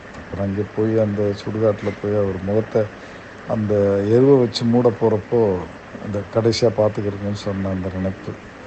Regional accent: Uthirakosamangai, Tamil Nadu, India; என்னை உத்தரகோஷமங்கலம், நான் என் தாத்தா வீட்டிலேருந்து தான் வளர்ந்தேன்.

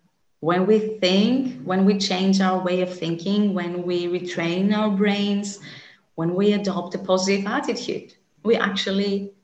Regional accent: Greece; I am from Greece, and I wanted to pay my tribute to ancient Greek philosophy.

